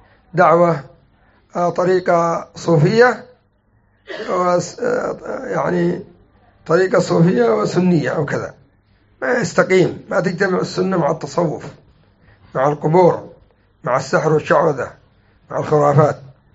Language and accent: Arabic; Yemen; ولا حزب الرشاد السلفي عندنا في اليمن اسم سلفي وهو خلفي